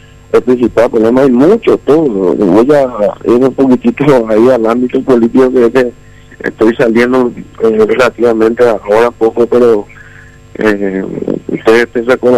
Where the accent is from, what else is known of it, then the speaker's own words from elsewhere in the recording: Paraguay; el gran problema que tenemos como paraguayos, que es la justicia.